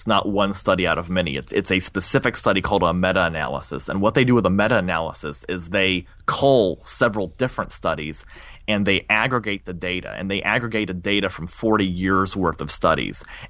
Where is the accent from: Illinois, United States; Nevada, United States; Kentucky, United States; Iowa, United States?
Illinois, United States; So I grew up in Illinois originally